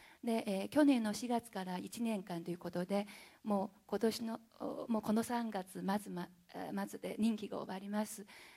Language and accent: Japanese; Dalian, Liaoning, China; Japanese is a second language; moved away as an adult; now in Japan; 出身は中国の大連市です。高校までは、大連で暮らしていました。